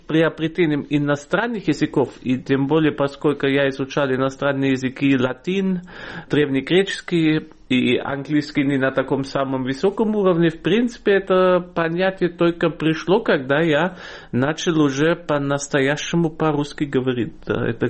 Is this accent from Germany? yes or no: yes; Germany; Russian is a second language; moved away as an adult; now in Russia; Я приехал в 19 лет в Россию, и у меня уже языковый аппарат был сформирован, а голова еще нет. Так что у меня акцент остался, увы. А ну, почему увы? Это неплохо. А мышление все-таки... Я себя так же считаю в этом плане русским, как немцем.